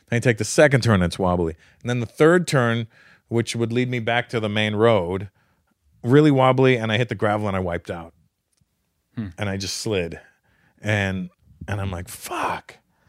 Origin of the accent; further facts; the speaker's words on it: Toronto, Ontario, Canada; born there; I was born in Toronto.